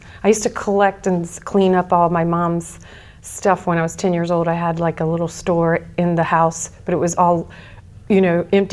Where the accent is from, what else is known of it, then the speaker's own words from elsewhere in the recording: Norfolk, Virginia, United States; Norfolk, Virginia. Virginia Beach